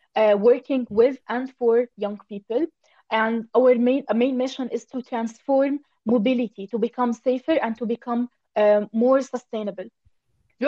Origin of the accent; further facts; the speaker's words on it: Jordan; I'm from Jordan, where we have a story for everything.